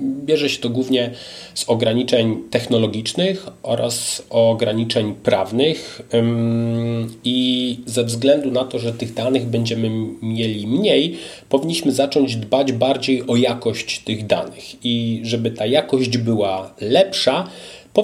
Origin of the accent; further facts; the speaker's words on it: Poznań, Greater Poland Voivodeship, Poland; Ja jestem z Poznania.